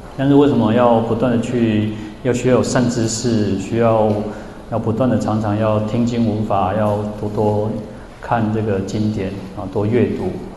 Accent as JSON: {"language": "Chinese", "country": "China", "said": "我们中国人其实都要在清明的时候"}